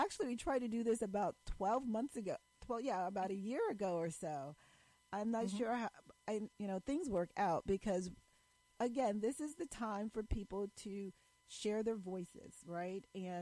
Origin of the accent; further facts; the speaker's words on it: Hudson, New York, United States; which happened to be in my hometown of Hudson, New York.